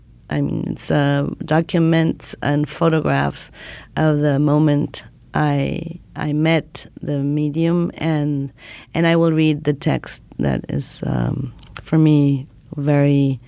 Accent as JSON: {"language": "English", "country": "Argentina", "second_language": "English", "said": "And I came all the way from Argentina to Oklahoma."}